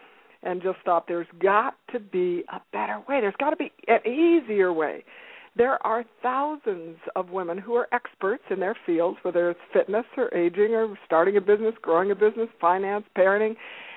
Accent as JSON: {"language": "English", "town": "Los Angeles", "region": "California", "country": "United States", "tie": "born or raised there", "said": "I grew up in Los Angeles, California, left a piece of my heart there. I don't live there anymore"}